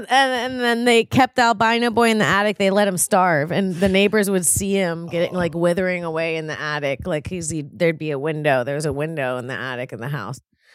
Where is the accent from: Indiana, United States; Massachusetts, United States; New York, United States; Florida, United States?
Florida, United States; St. Augustine; Okay, so I grew up, I was born in St. Augustine.